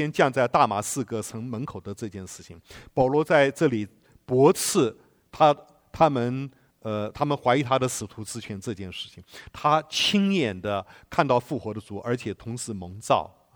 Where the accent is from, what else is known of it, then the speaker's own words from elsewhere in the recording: Taiwan; now in United States; 我们小时候在台湾乡下那个杀鸡都是把血放进才能吃的